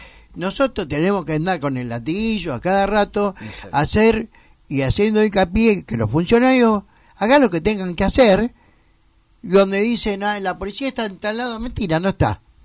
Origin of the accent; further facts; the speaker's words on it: Buenos Aires, Argentina; cuando yo soy porteño y me siento invadido con estupideces